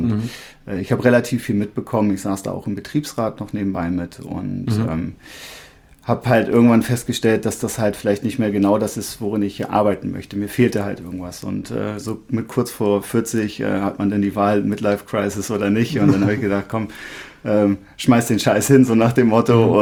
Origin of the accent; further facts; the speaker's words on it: Buchholz, Lower Saxony, Germany; Also ich bin in Buchholz geboren, habe ein paar Jahre in Holmseppensen gelebt, bin aber in der Buchholzer Umgebung aufgewachsen.